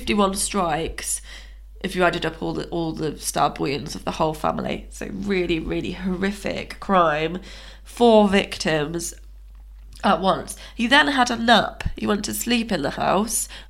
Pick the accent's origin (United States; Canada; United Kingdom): United Kingdom; We're from Britain. We're part of this.